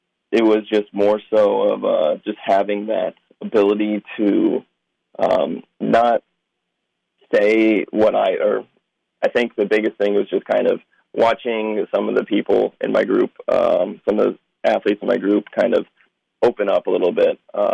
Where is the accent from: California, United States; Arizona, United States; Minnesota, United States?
Minnesota, United States; I mean, growing up in Minnesota, and especially with the University of Minnesota being the only D1 university, I was born and raised a Gopher fan.